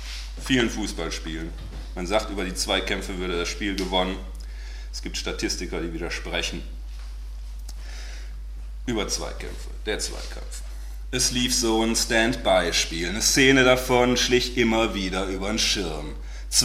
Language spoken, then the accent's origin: German; Germany; Also ich kann es natürlich auch nicht, ich bin ja auch Deutscher.